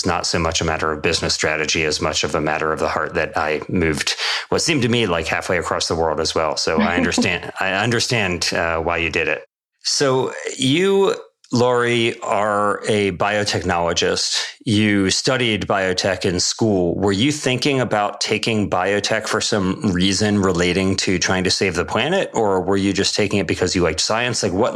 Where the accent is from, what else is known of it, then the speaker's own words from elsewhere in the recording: East Coast, United States; now in California, United States; You know, I grew up on the East Coast and now live in California